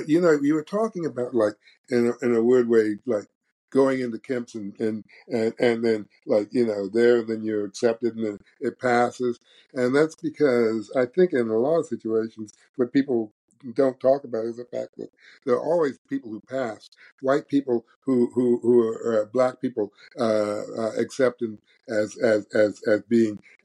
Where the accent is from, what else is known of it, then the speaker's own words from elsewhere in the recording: United States; seeing myself as an American and as a black person and trying to reconcile the two in every interaction.